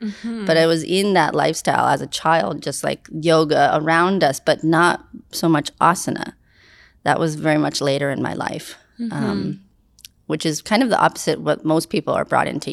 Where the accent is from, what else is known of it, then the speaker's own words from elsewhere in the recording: Santa Cruz, California, United States; I grew up in Santa Cruz, California.